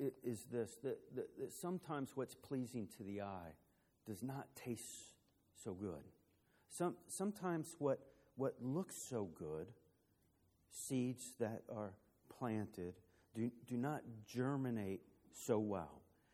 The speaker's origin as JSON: {"language": "English", "region": "Florida", "country": "United States", "tie": "born or raised there", "said": "Some of you know that I grew up down in Central Florida. We live way back at the end of a subdivision on a street called Mulberry Drive."}